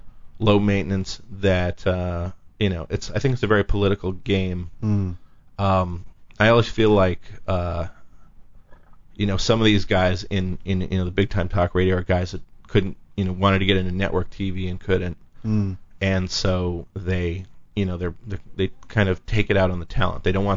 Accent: Los Angeles, California, United States; I grew up in Highland Park

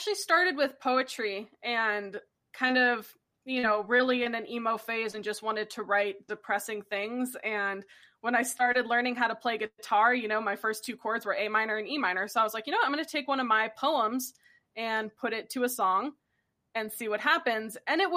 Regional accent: North Hollywood, California, United States; But going to school in North Hollywood, country music is not cool.

